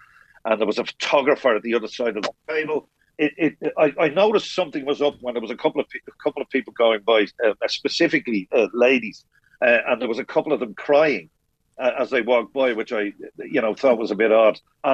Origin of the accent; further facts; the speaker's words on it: Dublin, Leinster, Ireland; I grew up in the North Wall. My mum was from Sheriff Street. My dad lived just over the hill in just off Abercorn Road.